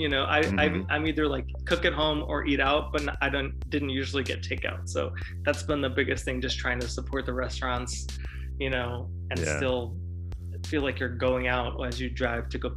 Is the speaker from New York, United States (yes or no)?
yes; New York, United States; But growing up in New York, you guys just meant everybody, right?